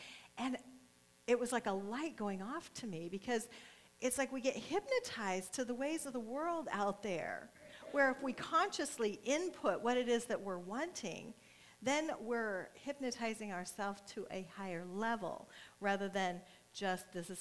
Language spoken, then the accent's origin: English; California, United States; also born or lived in Nebraska; because I was from California back to Nebraska. I was back and forth a lot. I've moved a lot.